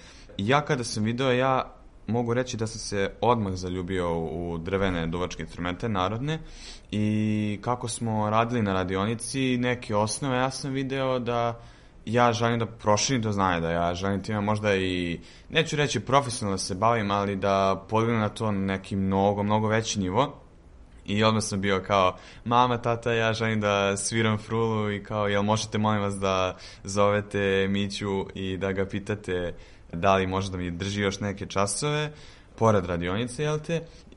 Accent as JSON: {"language": "Serbian", "region": "Šumadija and Western Serbia", "country": "Serbia", "said": "Ja dolazim iz Šumadije, tako da i moj sam stil sviranja, ono što mi je, da kažem, urođeno, ono što ide ono što živi u meni je da ja sviram tim takozvanim šumadijskim stilom."}